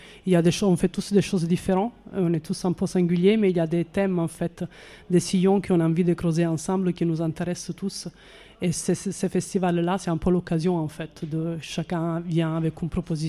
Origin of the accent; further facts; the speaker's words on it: Italy; French is a second language; moi je suis italienne